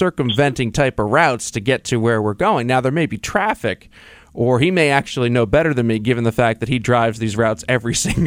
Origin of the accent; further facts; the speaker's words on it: New York, United States; particularly in New York, I'm from New York, for those of you who don't know.